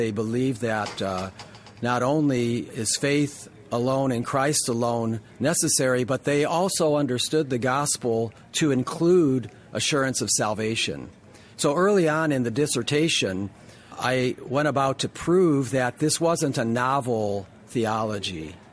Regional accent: Dallas, Texas, United States; from Dallas, Texas.

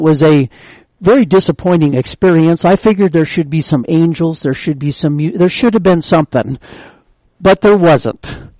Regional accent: Gonvick, Minnesota, United States; I'm originally from Minnesota in a small town named Gonvick. It is in the northern part of Minnesota. When I grew up there, it had 350 people.

